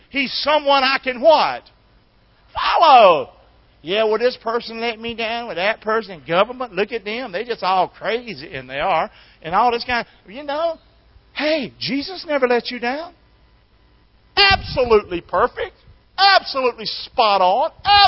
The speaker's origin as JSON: {"language": "English", "town": "Rockingham", "region": "North Carolina", "country": "United States", "said": "I'm from Rockingham, NASCAR country."}